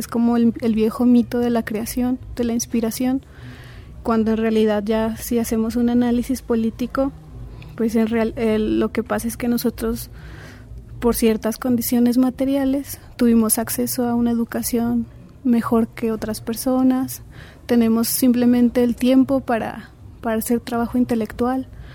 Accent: Zacatecas, Mexico; soy de Zacatecas y vengo a presentar una serie de poemas

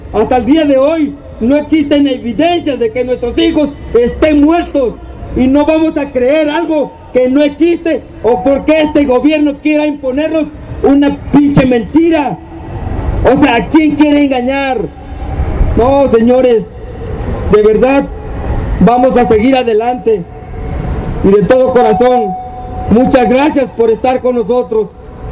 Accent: Mexico; de tanta gente que somos los mexicanos

